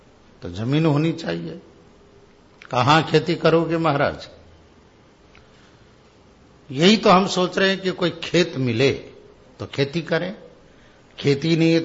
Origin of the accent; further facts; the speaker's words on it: Gujarat, India; बोलते हैं ना हम लोग गुजराती लोग, भोपला बोलते हो